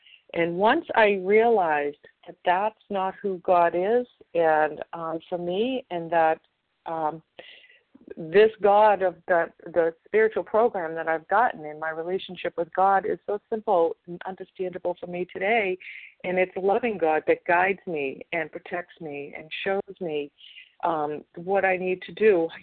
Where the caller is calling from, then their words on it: Massachusetts, United States; I'm calling from Massachusetts.